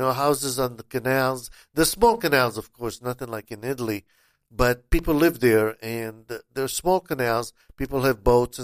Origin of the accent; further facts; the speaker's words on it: Tel Aviv, Tel Aviv District, Israel; moved away; I'm originally from Tel Aviv, and there also it's the city that never sleeps. You know. And I don't understand how people, I mean, I haven't lived there in 48 years